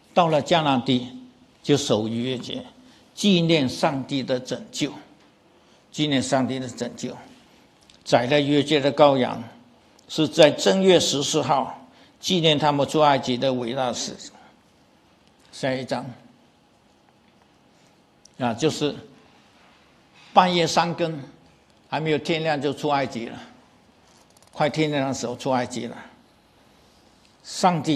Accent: Guangdong, China; 我们广东人就说自己会完成

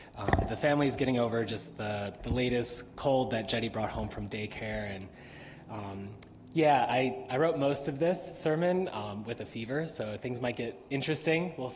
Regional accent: Chicago, Illinois, United States; I remember growing up in Chicago suburbia in the 90s, good produce basically didn't exist.

